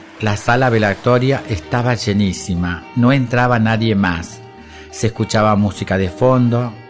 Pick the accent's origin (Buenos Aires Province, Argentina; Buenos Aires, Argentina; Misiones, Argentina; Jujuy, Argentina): Jujuy, Argentina; Libertador General San Martín; esa noche de corso de mi pueblo, Libertador General San Martín.